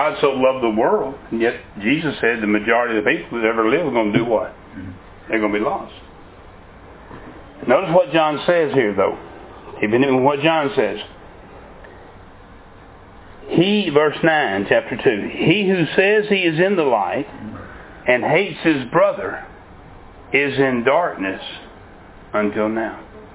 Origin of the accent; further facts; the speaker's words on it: Mississippi, United States; we're from Mississippi, and she always wanted to go back to Mississippi.